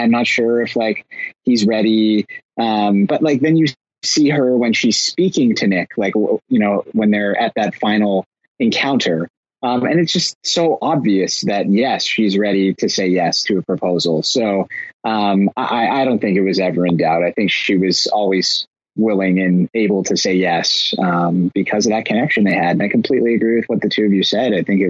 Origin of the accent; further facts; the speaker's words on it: Canada; I'm biased as a Canadian